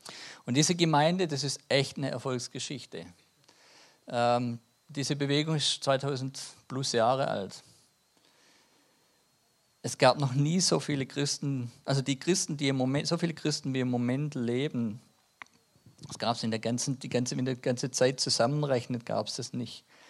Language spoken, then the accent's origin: German; Ludwigsburg, Baden-Württemberg, Germany; accent: Swabian; now in Schwäbisch Hall, Germany; Also wie man hört, ich bin ja Schwabe, ich komme ursprünglich aus Ludwigsburg, sonst hat es nach Schwäbisch Hall verschlagen